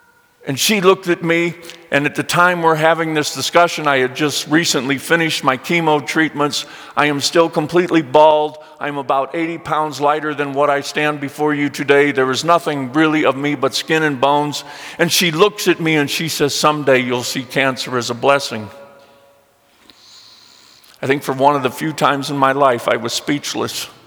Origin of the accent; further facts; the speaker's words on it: Missouri, United States; I grew up in Missouri, the Show Me State.